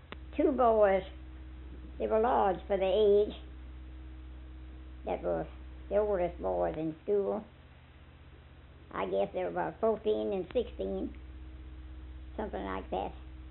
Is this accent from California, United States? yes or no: no; Nashville, Tennessee, United States; I came from Nashville. I promised to teach, to be a teacher, you know.